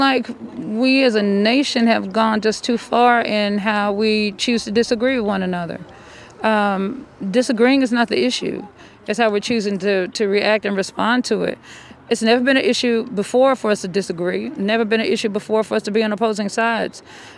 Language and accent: English; United States; And I'm just really, really blown away and really embarrassed as an American that this is where we've come to.